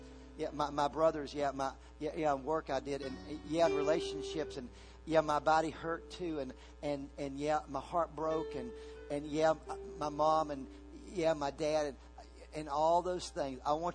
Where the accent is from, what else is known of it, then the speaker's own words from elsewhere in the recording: Virginia, United States; Once in a while, I grew up in Virginia. Every once in a while, I'll run into somebody from Virginia.